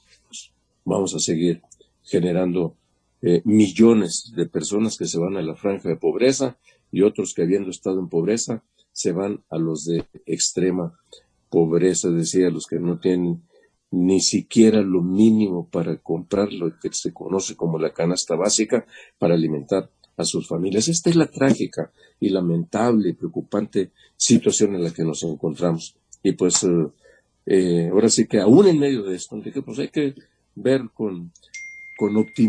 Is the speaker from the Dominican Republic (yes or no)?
no; Mexico; en el que seguimos viviendo como mexicanas, como mexicanos